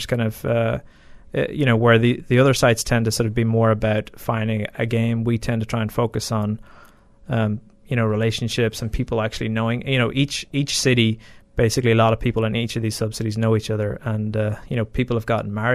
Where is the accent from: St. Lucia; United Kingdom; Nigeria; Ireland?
Ireland; now in United States; You know, when I was growing up in Ireland, it was you know, a big deal.